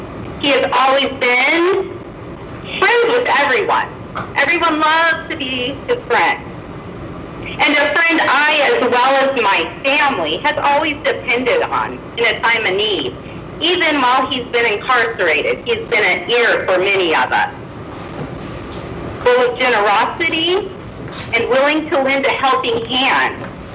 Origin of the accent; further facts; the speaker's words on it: Lake Havasu City, Arizona, United States; Joseph and I grew up in Lake Havasu City, where we boated and rode bikes.